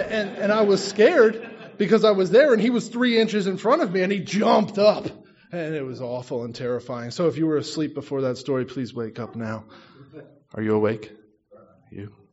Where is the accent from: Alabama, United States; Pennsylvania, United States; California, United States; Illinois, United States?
Pennsylvania, United States; Emmaus; I mentioned that I was from Emmaus, Pennsylvania, and I asked if anybody was familiar.